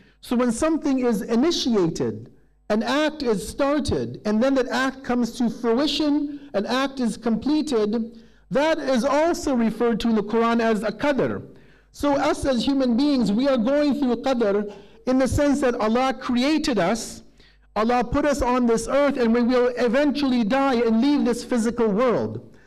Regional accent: Canada; born there; I was born in Canada.

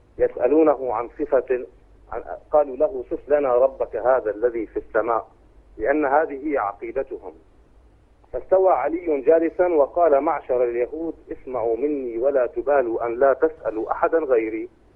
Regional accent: Jordan; والعتب عندنا بالأردن بيحكوا على قدر المحبة

